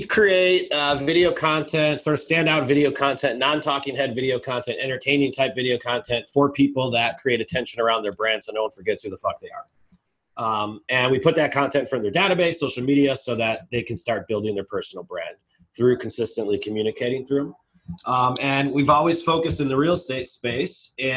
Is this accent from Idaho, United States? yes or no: no; Chicago, Illinois, United States; Like, this is just how I talk. I'm from Chicago. This is just who I am.